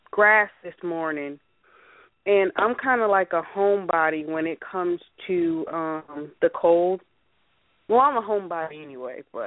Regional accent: Florida, United States; I'm from Florida.

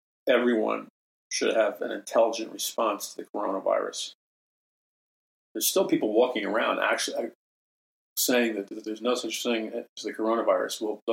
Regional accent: New York City, New York, United States; When I was a kid or a teenager growing up in New York City

